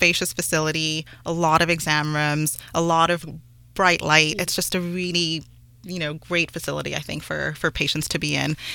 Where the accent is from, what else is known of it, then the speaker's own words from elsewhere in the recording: Kenya; moved away as an adult; now in United States; I was born in Kenya. I grew up there until I was 18 and moved to the States for college. My parents were actually Nigerian citizens, but moved there before I was born. So my siblings and I all were raised in Kenya.